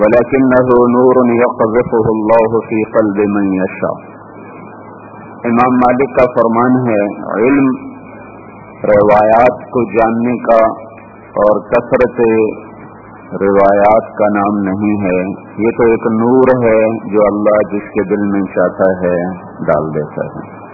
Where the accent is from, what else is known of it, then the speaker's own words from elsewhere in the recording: Multan, Punjab, Pakistan; چھوٹے ملتان, میرا ضلع ملتان